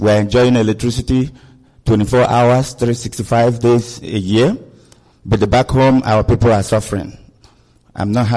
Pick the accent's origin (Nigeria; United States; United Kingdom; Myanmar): Nigeria; Inye; I hail from Inye, in Ojiriva, local government area in Biafra land. I came today from Chicago